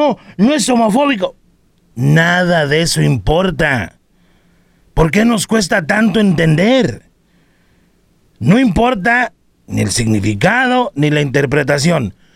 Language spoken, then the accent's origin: Spanish; Mexico; Pero como mexicanos, pensamos que siempre pueden hacer una excepción por nosotros.